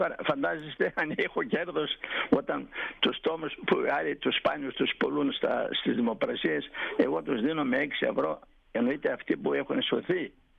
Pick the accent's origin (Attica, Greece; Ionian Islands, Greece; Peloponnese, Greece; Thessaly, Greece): Thessaly, Greece; Deskati; Εάν ασχοληθώ με τη Θεσσαλία, και τη Δασκάτη το χωριό μου, κάτι θα προσφέρω